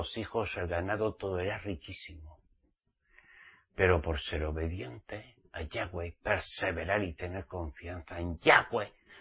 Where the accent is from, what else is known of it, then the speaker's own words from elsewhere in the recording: Spain; Y eso que soy español.